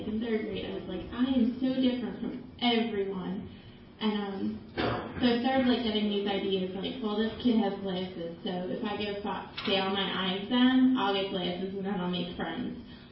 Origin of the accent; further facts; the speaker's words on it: Philadelphia, Pennsylvania, United States; But I'm from Philadelphia. I'm born and raised.